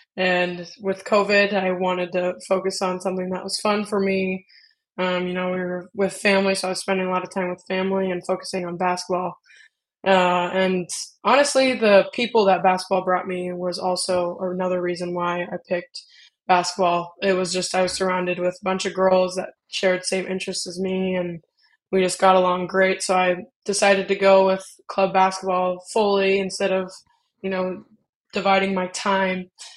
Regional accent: Colorado Springs, Colorado, United States; I grew up, I was born in Colorado Springs, and soccer was the go-to sport there when you were little.

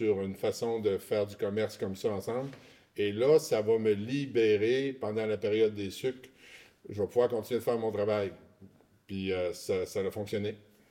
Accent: Montreal, Quebec, Canada; Moi, je viens de Montréal, puis la fin de semaine, je ne retournais pas chez moi.

